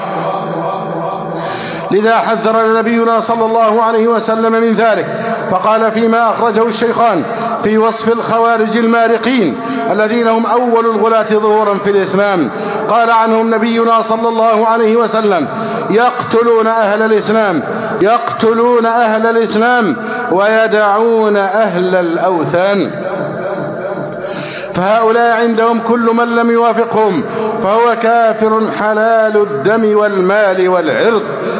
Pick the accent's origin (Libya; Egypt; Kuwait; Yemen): Egypt; اللهم احفظ بلدنا مصر، اللهم احفظ مصر أمنا أمانا، سخاء رخاء، وسائر بلاد المسلمين